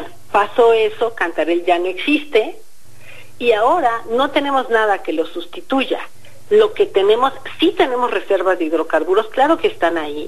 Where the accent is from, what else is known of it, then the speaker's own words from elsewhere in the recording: Mexico; el gobierno iba a tener ese ingreso que necesitamos como mexicanos